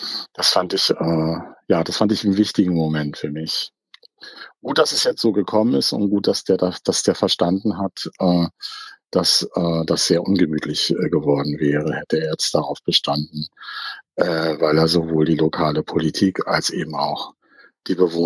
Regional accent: East Germany, Germany; Also ich bin in der DDR aufgewachsen und habe das an der Wende alles natürlich bewusst mitbekommen.

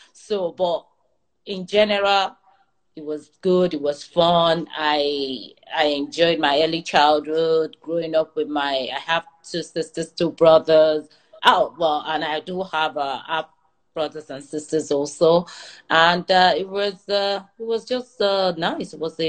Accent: Ibadan, Oyo, Nigeria; Growing up in Ibadan, it's all about having values, as in culturally, being respectful

